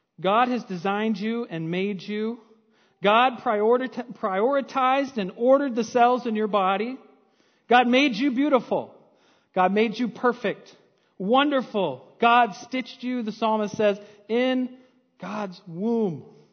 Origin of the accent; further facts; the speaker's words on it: Minnesota, United States; As Minnesotans, we're proud of our origins, right? We're proud of where we're from. I'm from Minnesota. I was born here.